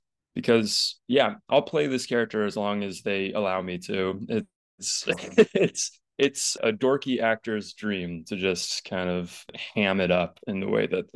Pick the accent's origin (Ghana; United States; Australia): United States; Carmel, Indiana; I'm from central Indiana. I'm from Indianapolis area, from Carmel.